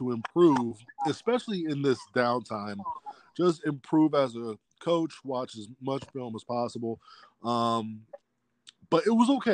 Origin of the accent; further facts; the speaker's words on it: Sterling, Virginia, United States; So I'm from Sterling, Virginia. If you've heard the term DMV, D.C., Maryland, Virginia, that's it.